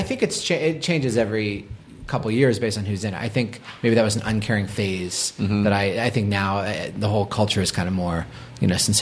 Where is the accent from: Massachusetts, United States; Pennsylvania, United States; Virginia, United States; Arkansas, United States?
Massachusetts, United States; Boston